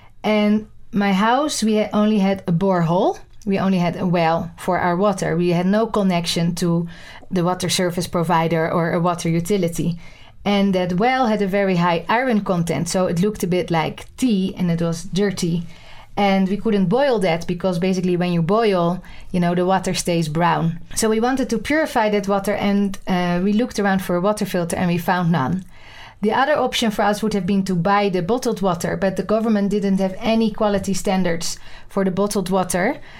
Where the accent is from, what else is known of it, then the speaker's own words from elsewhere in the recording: Netherlands; English is a second language; So I come from the Netherlands. In the Netherlands, we have safe water everywhere.